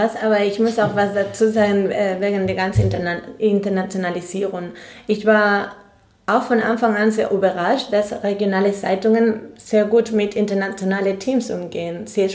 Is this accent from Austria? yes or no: no; Spain; German is a second language; Ich bin eine Spanierin und sie haben wirklich die Gefühle nicht geäußert.